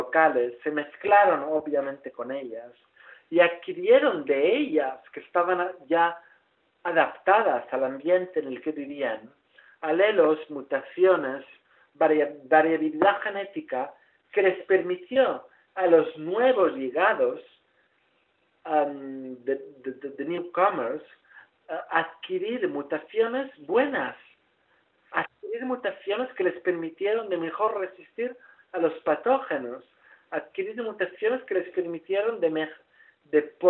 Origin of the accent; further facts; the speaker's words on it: Spain; moved away; Os pido perdón ya, como científico y como español, por mi súper mal español. Hace 20 años que no trabajo en España